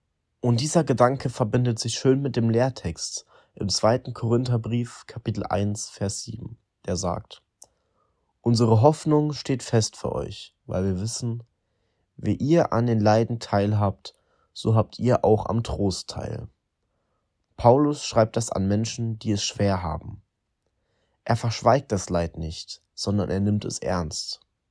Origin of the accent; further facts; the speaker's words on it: Niederauerbach, Rhineland-Palatinate, Germany; ich komme aus Niederauerbach